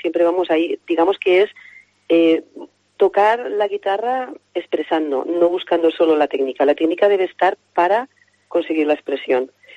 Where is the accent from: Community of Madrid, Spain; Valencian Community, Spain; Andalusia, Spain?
Valencian Community, Spain; Almazora; yo digo que soy un poco del mundo, pero verdaderamente, para que nadie se enfade, soy de Almazora, pero tengo muchísimos vínculos con Villarreal